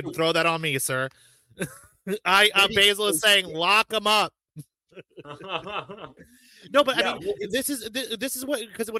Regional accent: United States; no person would come up to me born and raised in America sipping my martini blah blah blah and say that I'm not American

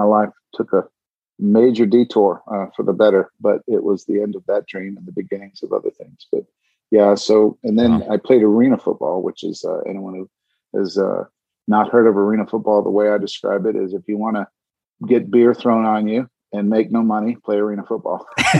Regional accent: Miami, Florida, United States; also born or lived in Pittsburgh, United States; And by the time I was 5, my dad walked out the door. And we moved from Pittsburgh, Pennsylvania, down to Miami

